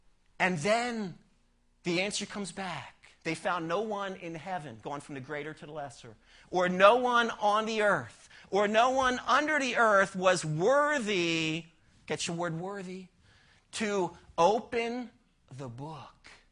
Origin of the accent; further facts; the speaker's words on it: Ireland; As an Irishman, I kind of like that.